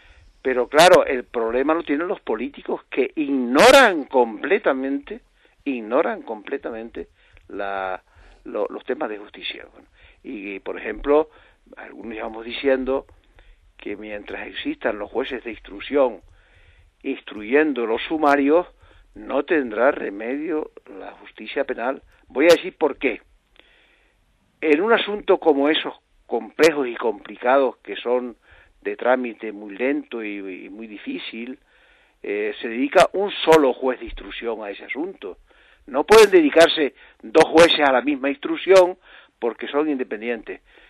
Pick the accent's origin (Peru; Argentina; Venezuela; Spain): Spain; El Hierro, Canary Islands; Antes, hasta en mi pueblo de la Isla del Hierro, en una isla en la que no había ni puerto, ni aeropuerto, ni carreteras, ni luz eléctrica